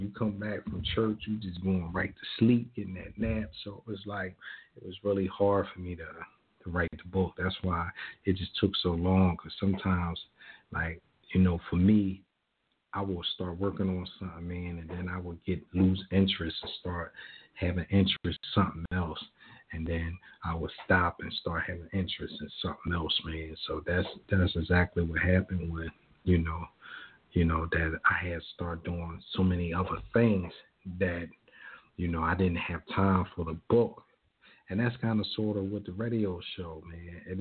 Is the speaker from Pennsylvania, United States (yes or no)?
yes; Philadelphia, Pennsylvania, United States; now in Norristown, United States; I'm from North Philadelphia, but I reside in Norristown, PA now.